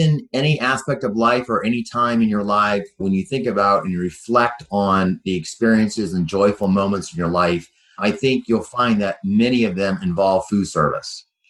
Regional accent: Massachusetts, United States; also born or lived in Southern US; I live in Massachusetts. I grew up outside of Boston, but I've lived down south for about 25 years until recently, and I moved back to Western Massachusetts.

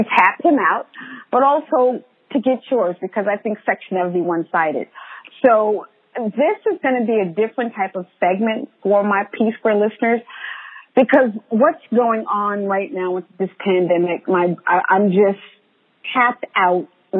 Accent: New York, United States; I'm a New Yorker, so I'm sorry.

